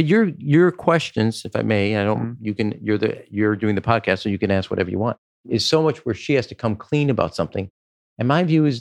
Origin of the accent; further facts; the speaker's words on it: Chicago, Illinois, United States; I may be biased because I'm from Chicago